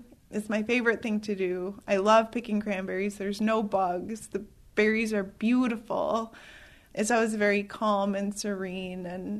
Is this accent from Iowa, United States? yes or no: no; Unalakleet, Alaska, United States; also born or lived in Nome, United States; You know, I grew up in Unalakleet and was very secure with who I was. Alaska native, eats Eskimo food, speaks Inupiaq and Yupik phrases to my family. Leaving here and living elsewhere, like in Nome